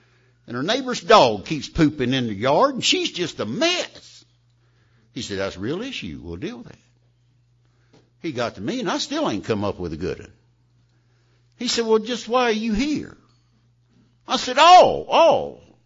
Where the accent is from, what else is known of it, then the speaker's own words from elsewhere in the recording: Tennessee, United States; I come from a long line of visionaries. We're from Tennessee.